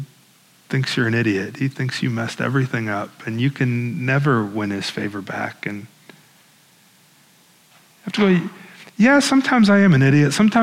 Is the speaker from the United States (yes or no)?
yes; Iowa, United States; I grew up in Northwest Iowa, so we drove to Chicago